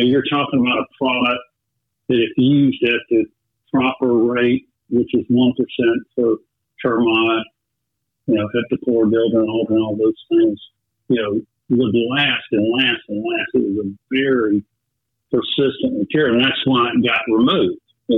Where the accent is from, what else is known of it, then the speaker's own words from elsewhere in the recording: Athens, Georgia, United States; Well, I grew up in Athens, Georgia. My father was a professor at the University of Georgia